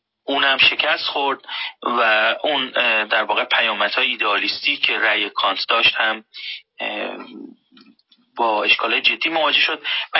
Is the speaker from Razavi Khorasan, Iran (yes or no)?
yes; Mashhad, Razavi Khorasan, Iran; من مشهدی هم و ما مشهدی ها مثلا در حوزه علمیه مشهد در فضای تفکیک بزرگ شدیم.